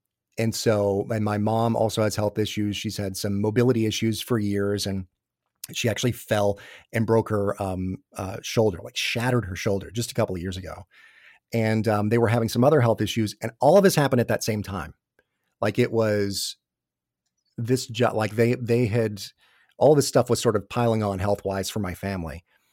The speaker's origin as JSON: {"language": "English", "town": "Atlanta", "region": "Georgia", "country": "United States", "tie": "born or raised there", "also_born_or_lived": "New York", "said": "I had been in New York for like 10 years. I grew up in the Atlanta area. My family's all here."}